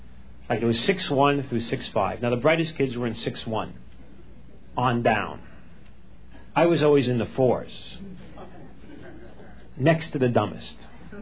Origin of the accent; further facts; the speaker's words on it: New York, United States; Growing up in New York, real bummer, because you're always in a class scholastically.